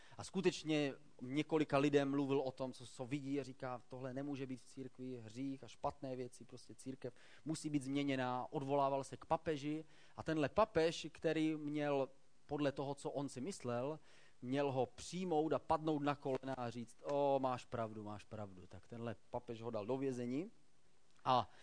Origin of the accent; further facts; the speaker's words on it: Kroměříž, Zlín Region, Czechia; A pouze z hodou okolností je to stejné město, odkud pocházím já.